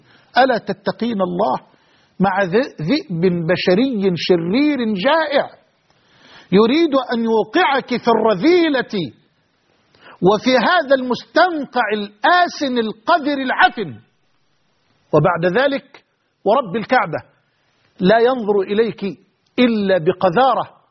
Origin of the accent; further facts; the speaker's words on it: Egypt; وأسأل الله أن يحفظ بلدنا مصر